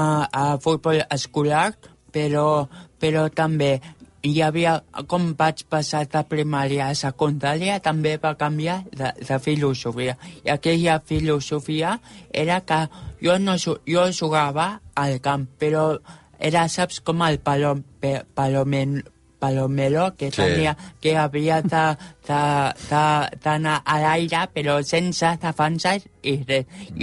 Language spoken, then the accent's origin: Catalan; Vilassar, Catalonia, Spain; al meu poble de Vilassar tenim una companyia amateur de teatre